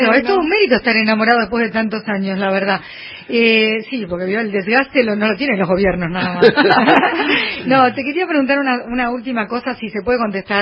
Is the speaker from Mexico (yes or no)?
no; Argentina; somos los argentinos quemados con leche